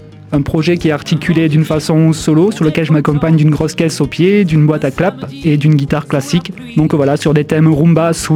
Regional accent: Saint-Affrique, Occitanie, France; born there; now in Coupiac, France; il y aura le 5 avril à Saint-Afrique, ma ville natale, très fier de pouvoir le proposer ici.

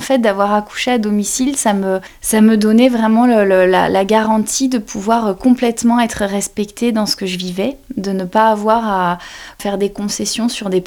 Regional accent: Belgium; moved away as an adult; now in France; je suis belge. Je suis arrivée en France en fait il y a à peu près 8 ans

